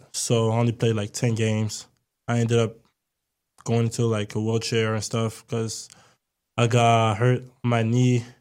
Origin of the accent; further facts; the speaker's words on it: France; now in United States; It was fun growing up in France.